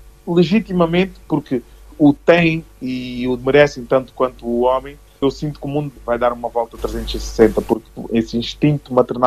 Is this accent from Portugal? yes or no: yes; Portugal; Eu próprio, como português também sou